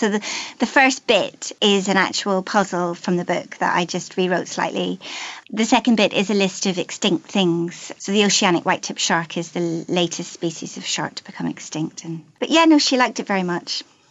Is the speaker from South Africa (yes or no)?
no; Belfast, Northern Ireland, United Kingdom; also born or lived in New Zealand; And you know, I was away from Northern Ireland for almost 10 years.